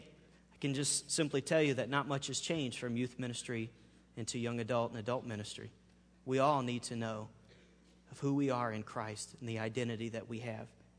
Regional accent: Alabama, United States; Well, in Southern language, I'm from Alabama, we would say the same way you get saved is the same way you stay saved.

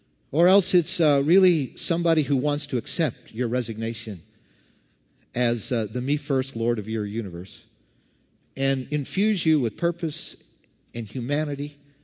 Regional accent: Canada; now in United States; I grew up in Canada, but I remember 12 years ago when I was with 3,000 other people in the Civic Center in Los Angeles, I was naturalized an American citizen.

